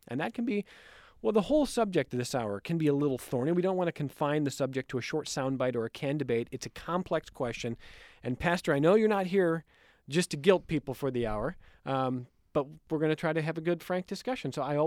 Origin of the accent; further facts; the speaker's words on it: Cleveland, Ohio, United States; So I grew up in the Fairport of Cleveland, a suburb of Cleveland, Ohio